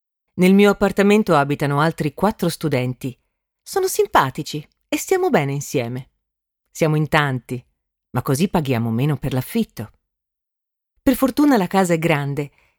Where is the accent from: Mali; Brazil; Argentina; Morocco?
Argentina; Italian is a second language; now in Bologna, Italy; Sono argentina, studio architettura e vivo a Bologna da un anno.